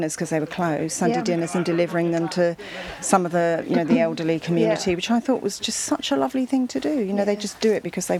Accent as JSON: {"language": "English", "region": "London", "country": "United Kingdom", "said": "Well, I'm from London and Charmouth"}